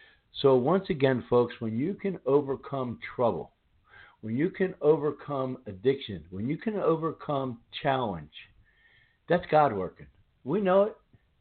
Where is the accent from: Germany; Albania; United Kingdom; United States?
United States; Philadelphia, Pennsylvania; now in Maryland, United States; I come from the middle of that. I come from Philadelphia area.